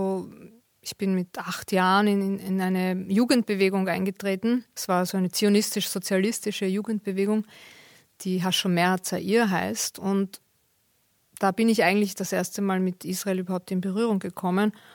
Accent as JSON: {"language": "German", "region": "Vienna", "country": "Austria", "tie": "born or raised there", "said": "Aber ich fühle mich natürlich als Österreicherin, als Wienerin. Ich habe immer hier gelebt. Also natürlich ist das hier meine Heimat."}